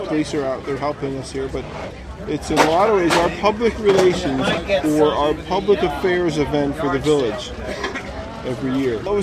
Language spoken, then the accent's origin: English; Coxsackie, New York, United States; now in Athens, United States; I grew up in Coxsackie. And 3 years ago, when I moved back to the area to Athens